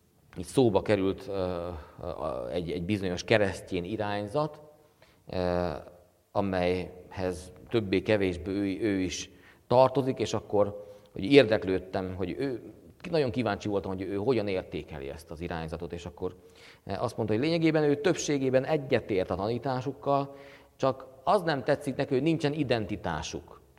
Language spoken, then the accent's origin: Hungarian; Békéscsaba, Békés, Hungary; ugye én Békéscsabai vagyok